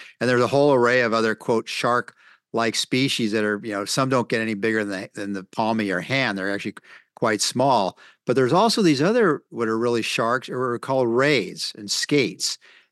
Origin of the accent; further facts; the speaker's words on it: Pruneville, California, United States; I grew up in the Monterey area, in a little area called Pruneville.